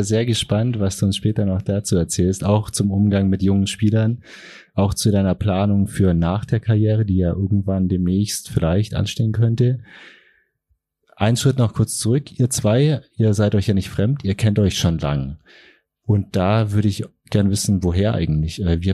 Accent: Bavaria, Germany; Ich komme selber aus dem Allgäu und bin auch so ein bisschen im Zwiespalt.

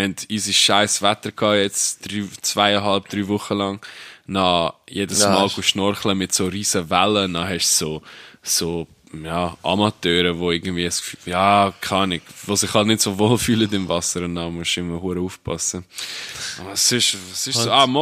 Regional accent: Switzerland; wenn die Leute mich so fragen, ja, woher kommst du denn? Ich so, ja, aus der Schweiz.

